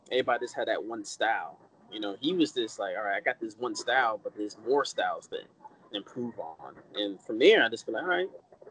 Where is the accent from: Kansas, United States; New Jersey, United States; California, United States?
New Jersey, United States; Paterson; I would love to give back to my community because I'm from Paterson, New Jersey.